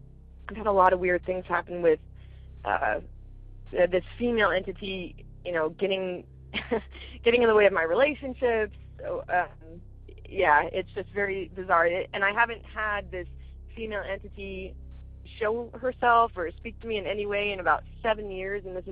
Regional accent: Los Angeles, California, United States; I am from Los Angeles.

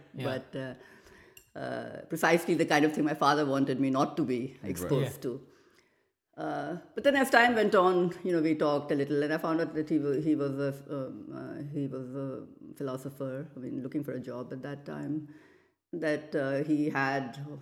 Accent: Kolkata, West Bengal, India; And again, it had its roots in growing up in Calcutta and seeing these great disparities, yeah, in income.

